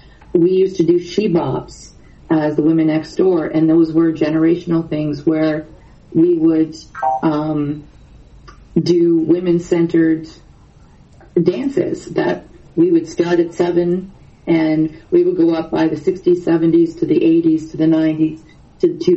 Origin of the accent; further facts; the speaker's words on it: Yarmouth, Nova Scotia, Canada; But I have to say, in Yarmouth, my hometown, when I went, and I usually pick up Waves to do the foster family diversity stuff, I found it in the porn section.